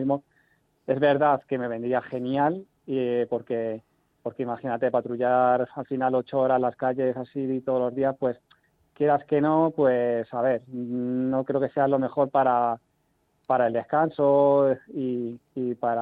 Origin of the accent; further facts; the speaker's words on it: Alcobendas, Community of Madrid, Spain; Sí, soy de Alcobendas.